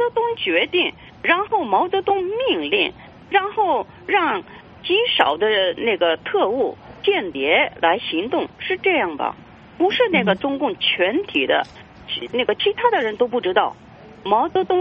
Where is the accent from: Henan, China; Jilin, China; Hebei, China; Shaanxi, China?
Jilin, China; Changchun; born there; 所以我是在吉林省长春出生的。